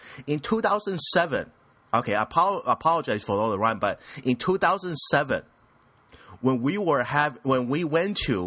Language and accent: English; United States; I was like, excuse me, I'm American. Okay, forget I'm American. I am a Western country citizen, dude.